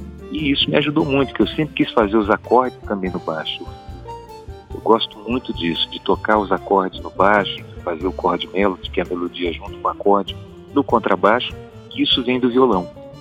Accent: Rio de Janeiro, Brazil; moved away as an adult; also born or lived in Belo Horizonte / Belém; now in Brasília, Brazil; Exato, já até perdi o sotaque. Só quando eu vou pro Rio é que o sotaque volta.

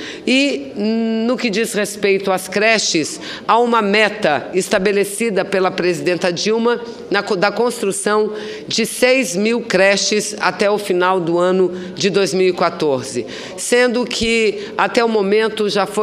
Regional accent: Brazil; Portanto, senhor presidente, penso que como brasileira, muito mais do que senadora, mas como brasileira, como mulher, este seja um dos principais programas já lançados em nosso país.

